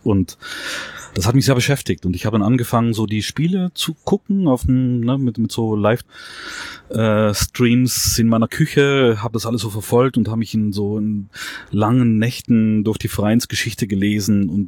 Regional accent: Trentino-Alto Adige, Italy; also born or lived in Vienna / Netherlands / Spain; now in Germany; ich komme aus Südtirol.

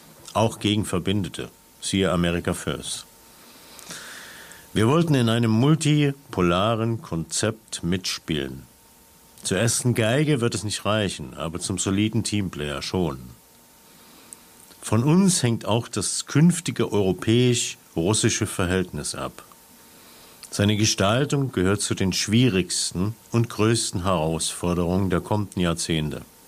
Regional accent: East Germany, Germany; Und wenn ich gesagt habe, ich komme aus dem Osten, dann half mir das.

